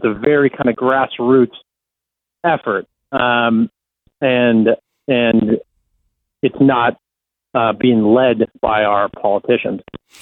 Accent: United States; moved away as an adult; now in Israel; I'm an American Jew. My father is Jewish and I grew up in the U.S. and I moved here about a decade ago to report.

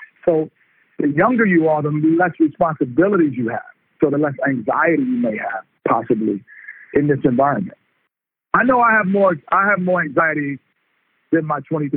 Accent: New York, United States; because I'm from New York.

